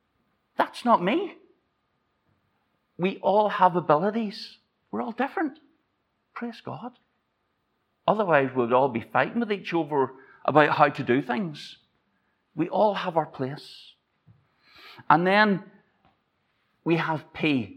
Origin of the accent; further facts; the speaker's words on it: Ireland; now in Arbroath, United Kingdom; I'm Irish, don't worry about it.